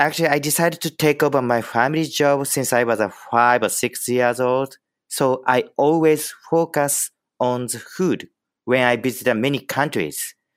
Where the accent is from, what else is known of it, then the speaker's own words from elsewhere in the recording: Tokyo, Japan; I'm from Japan. I was born in Tokyo.